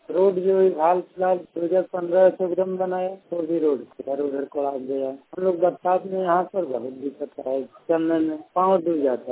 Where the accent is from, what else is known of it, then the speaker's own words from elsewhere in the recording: Katwara, India; मेरा गांव जो कटवारा है वो सबसे बहुत पीछे है